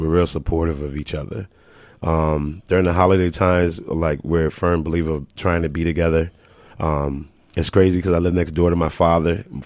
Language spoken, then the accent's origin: English; New Haven, Connecticut, United States; Yes. Born and raised in New Haven. Work at Marrakesh. Been there for 15 years.